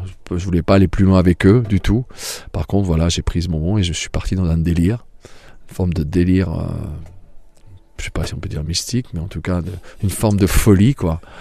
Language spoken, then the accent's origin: French; Hauts-de-France, France; À l'origine, je suis ch'ti, un ch'tibétain en fait.